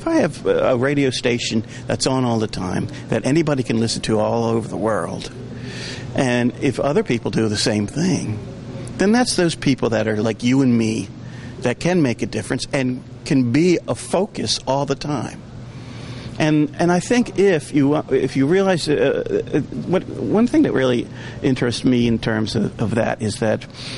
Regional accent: Baltimore, Maryland, United States; also born or lived in Northern Ireland; I'm from Baltimore, but I lived in Northern Ireland for 10 years.

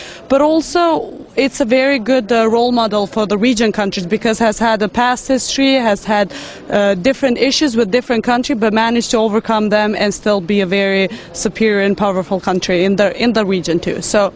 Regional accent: Kosovo; I come from the Republic of Kosovo.

